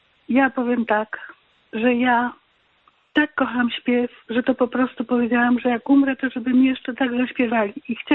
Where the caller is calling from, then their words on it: Zgierz, Łódź Voivodeship, Poland; ze Zgierza.